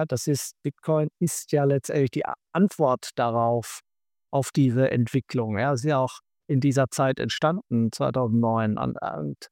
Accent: Austria; also bin ich Österreicher und viele andere auch.

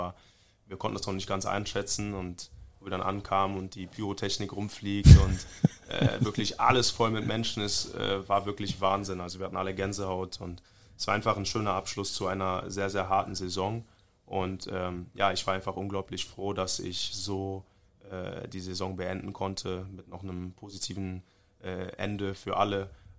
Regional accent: Germany; ich bin Deutscher, ich bin hier geboren, aufgewachsen, meine Mutti ist richtig deutsch, also ich bin deutsch, aber ich habe natürlich nigerianische Vorfahren. Mein Vater ist Nigerianer und demnach bin ich halb

